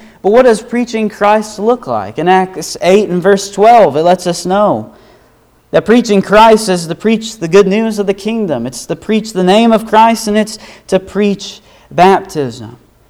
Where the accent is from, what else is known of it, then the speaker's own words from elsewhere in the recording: Nebraska, United States; I can say that I'm from Nebraska.